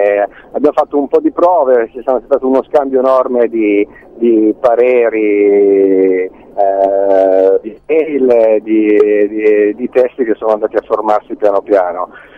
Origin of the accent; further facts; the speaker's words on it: Milan, Lombardy, Italy; vengo da Milano, lo so bene cosa è successo negli anni 80